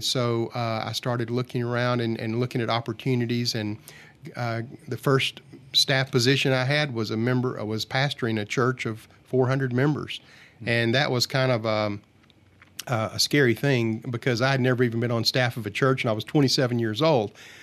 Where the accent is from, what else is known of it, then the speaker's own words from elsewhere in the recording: Asheville, North Carolina, United States; Well, I grew up here in the Asheville area and loved my life here growing up, and I was gone for 20 years after I graduated from college and went all over the nation.